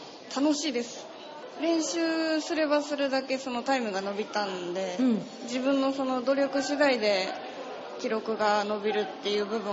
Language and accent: Japanese; Kan'onji, Kagawa, Japan; 観音寺市出身です。